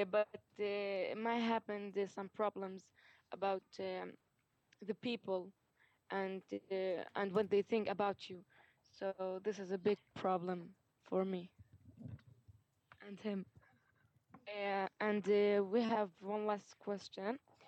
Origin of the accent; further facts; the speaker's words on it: Bethlehem, West Bank, Palestine; from Bethlehem.